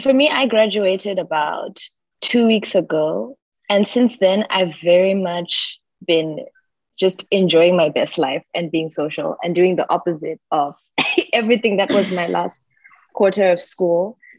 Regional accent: Harare, Zimbabwe; also born or lived in Bulawayo; I was born and raised in Zimbabwe. So I was born in Bulawayo. Both of my parents are Ndebele speaking. My mom also grew up speaking Shona, and then they moved to Harare at some point. So Harare is really the place I call home.

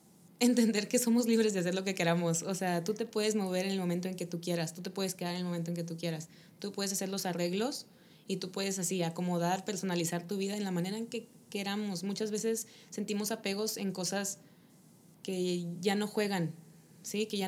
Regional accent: Mexico; nosotros formamos parte de una comunidad desde que somos mexicanos

